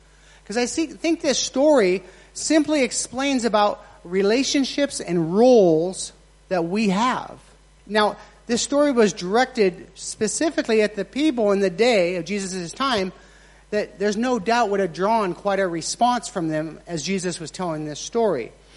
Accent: United States; now in Thailand; In Myanmar, as an American, when I first went over there, one of the first words you learn is thank you, right?

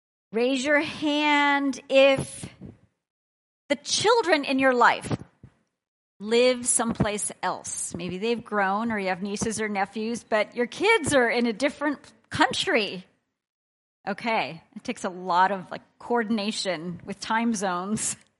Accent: United States; So I was born in America, and I was raised in a close family, mother, father, one brother, a little bit younger, in the church, grown up in the church.

